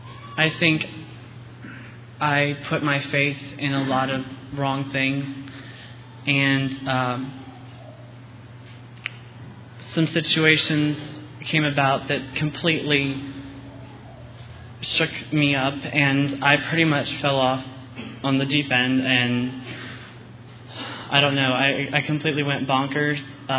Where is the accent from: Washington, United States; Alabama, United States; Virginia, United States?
Virginia, United States; Amherst; I am from Amherst, Virginia. I attend Day Spring Christian Fellowship.